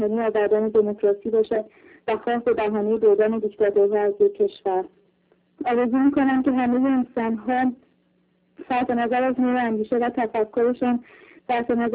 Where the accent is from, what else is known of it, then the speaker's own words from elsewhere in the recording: Iran; من به عنوان یک ایرانی، به عنوان کسی که قرنها قرن پیش در کشورش اولین منشور حقوق بشر نوشته شده